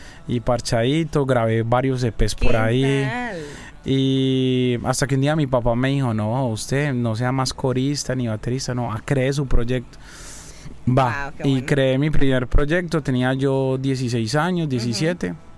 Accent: Medellín, Antioquia, Colombia; moved away; Realmente yo soy muy de mi tierra. Yo mantengo, o sea, aunque yo vivo acá, yo me la mantengo en Medellín.

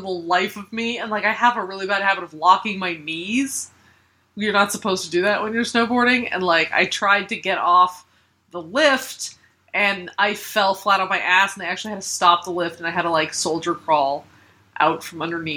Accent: Colorado, United States; I grew up in Colorado.

